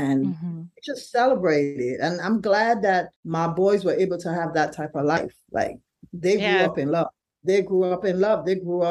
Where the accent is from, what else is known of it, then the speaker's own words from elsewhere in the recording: St. Vincent & Grenadines; now in Brooklyn, United States; So like you said, we're from St. Vincent originally, but Tyler grew up in a home. We live on East 8th and Beverly in Brooklyn, and we've been living in this home for 31 years.